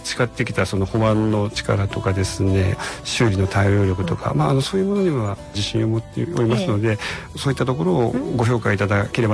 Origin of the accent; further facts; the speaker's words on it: Nagoya, Aichi, Japan; はい、愛知県の名古屋市の出身です。